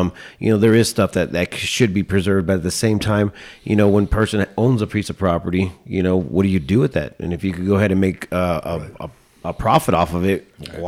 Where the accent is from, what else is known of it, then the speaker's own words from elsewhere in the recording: Prescott, Arizona, United States; Yeah, so, I mean, I'm born and raised in Prescott, and so to see the growth and to see the people come in here, I'm okay with it.